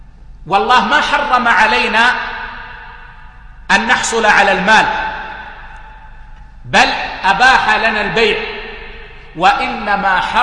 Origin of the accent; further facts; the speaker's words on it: Saudi Arabia; في سماحة المفتي عندنا في السعودية